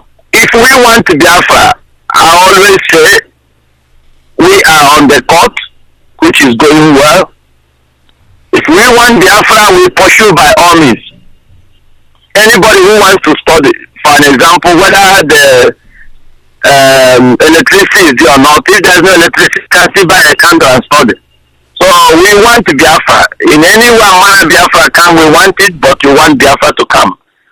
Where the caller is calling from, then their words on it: Australia; I'm calling from Australia.